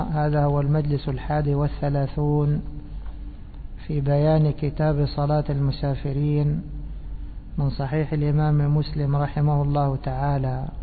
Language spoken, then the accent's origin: Arabic; Cairo, Cairo Governorate, Egypt; كان عندنا في مصر في القاهرة قارئ معروف